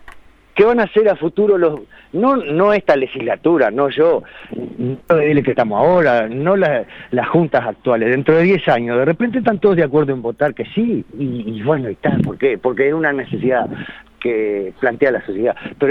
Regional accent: La Charqueada, Treinta y Tres, Uruguay; En realidad en mi pueblo, en la Charqueada, caminás desde la plaza que está al medio, 3 cuadras para cada lado y caes para afuera del pueblo.

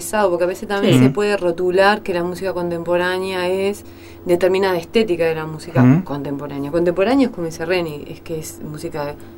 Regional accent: Rafael Perazza, San José, Uruguay; yo soy del interior, ¿no? Nací en un pueblo.

